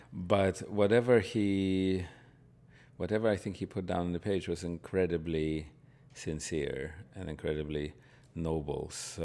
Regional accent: Russia; English is a second language; moved away; Well, growing up in Russia or Soviet Union at the time, Rachmaninoff was certainly a towering musical figure.

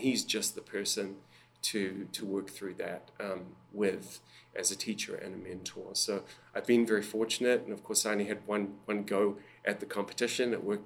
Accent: Auckland, New Zealand; now in Fort Worth, United States; I am originally from New Zealand, from Auckland, New Zealand, and I came to Texas to study with Jose Figali at Texas Christian University in Fort Worth. So I'm sort of a long-term resident of Texas in Fort Worth

